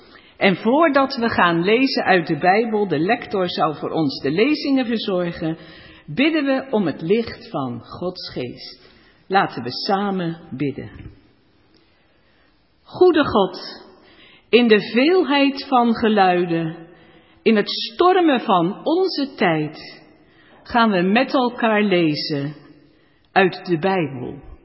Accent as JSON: {"language": "Dutch", "town": "Vlaardingen", "region": "South Holland", "country": "Netherlands", "said": "ik kom niet uit mijn sluis, maar ik kom gewoon uit Vlaardingen. Ik woon precies aan de andere kant van de A4"}